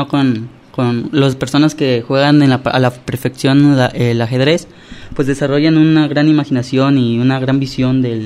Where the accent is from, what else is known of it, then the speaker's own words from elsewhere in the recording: Zapotlán el Grande, Jalisco, Mexico; para todas las personas que somos oriundos de Zapotlán el Grande